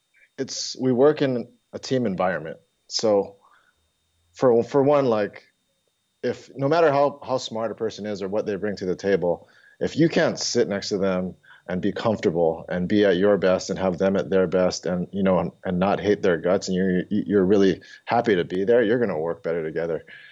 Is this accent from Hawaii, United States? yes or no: yes; Hawaii, United States; I came from Hawaii, born and raised in Hawaii, went to University of Oregon, where there's like 3% Asian people.